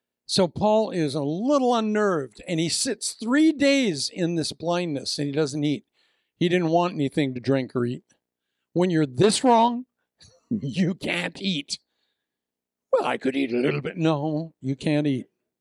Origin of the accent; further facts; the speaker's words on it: Iowa, United States; I was raised in Iowa. I hope that doesn't offend you. Eh? My parents are from Canada, eh?